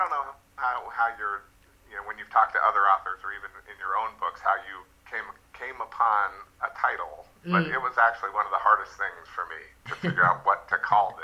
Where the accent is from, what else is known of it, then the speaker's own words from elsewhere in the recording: Reno, Nevada, United States; when I was a 16-year-old kid growing up in Reno, Nevada.